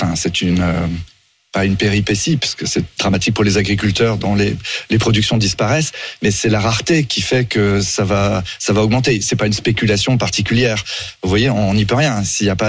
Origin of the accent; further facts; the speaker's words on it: Brittany, France; je suis breton